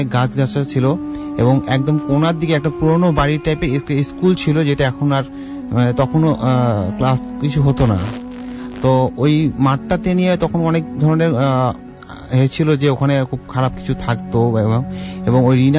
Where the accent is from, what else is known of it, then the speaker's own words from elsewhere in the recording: Mirpur, Dhaka Division, Bangladesh; আমি মিরপুর 12 নম্বর থেকে এসেছি।